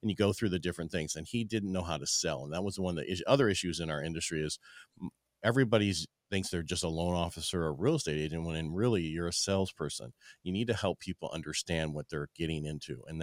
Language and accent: English; California, United States; also born or lived in Colorado; I'm originally from the Central Valley of California, which before that I was in Colorado.